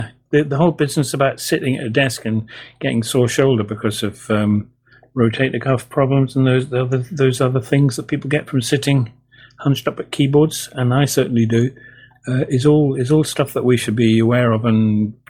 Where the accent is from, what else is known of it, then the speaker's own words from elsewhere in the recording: England, United Kingdom; I get laughed at for being an Englishman trying to speak Scots.